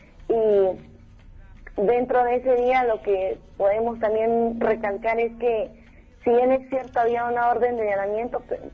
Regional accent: Guatemala; como comunicadores y como ciudadanos guatemaltecos en este caso

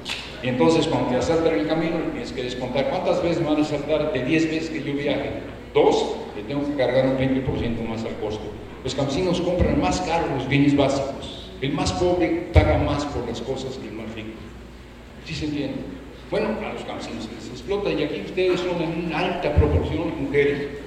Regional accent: San Pedro Mártir, Mexico City, Mexico; Yo soy de San Pedro Mártir

